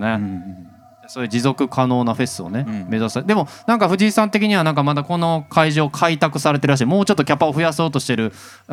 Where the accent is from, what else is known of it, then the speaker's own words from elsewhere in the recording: Himeji, Hyogo, Japan; also born or lived in Itami; 僕は姫路と伊丹ですけどね出身は